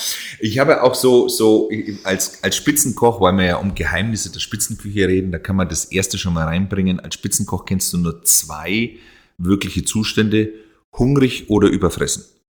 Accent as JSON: {"language": "German", "town": "Würzburg", "region": "Bavaria", "country": "Germany", "tie": "born or raised there", "said": "Ich bin ja hier in Würzburg in dem Haus groß geworden."}